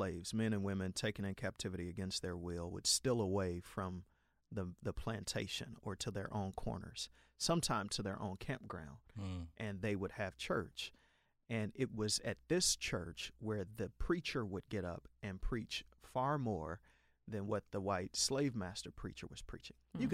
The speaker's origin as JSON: {"language": "English", "town": "Chicago", "region": "Illinois", "country": "United States", "tie": "born there", "said": "I was born December 18 in Chicago on the far south side"}